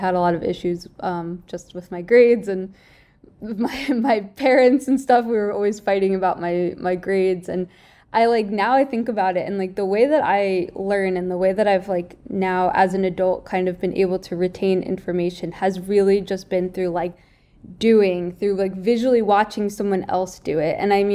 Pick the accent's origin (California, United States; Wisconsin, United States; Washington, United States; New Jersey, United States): New Jersey, United States; so I'm from New Jersey, which is like right outside of New York. And so I grew up kind of like in the outdoors, in nature, loved exercising, loved all things sports.